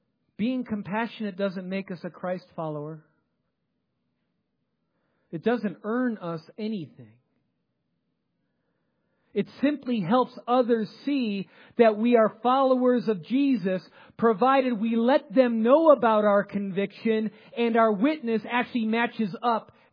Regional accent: Chicago, Illinois, United States; See, everyone I grew up around in Chicago either went to the University of Illinois, so they were Illini, or they went to Northwestern if you had good enough grades and you're a Wildcat.

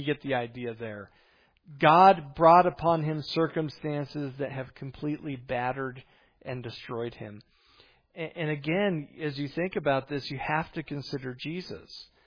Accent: Montana, United States; So here we come from Montana, like having never been on waves.

